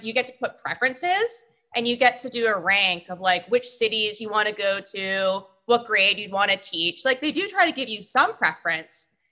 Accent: Vermont, United States; I'm from Vermont originally and went to college in upstate New York.

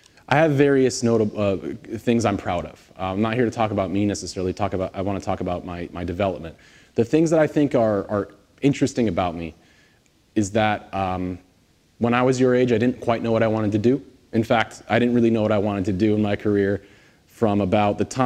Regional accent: California, United States; I was born and raised in the Bay Area.

